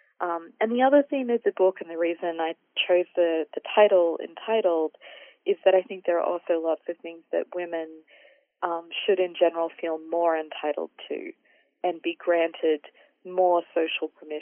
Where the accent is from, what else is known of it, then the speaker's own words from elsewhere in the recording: Australia; I also think about my home country of Australia